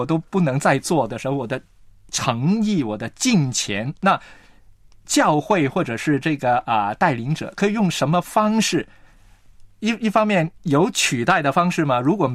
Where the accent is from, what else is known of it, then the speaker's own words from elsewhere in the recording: Hong Kong; 我在香港呢成长信耶稣哈，那我自己的家或者身边的环境呢就没有太多这一类很传统的信仰宗教的礼仪的影响